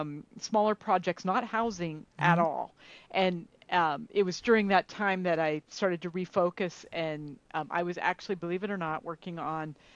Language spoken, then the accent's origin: English; Ohio, United States; now in Chicago, United States; So I grew up in Northeastern Ohio, but I've lived in Chicago in the city proper for more than half my life.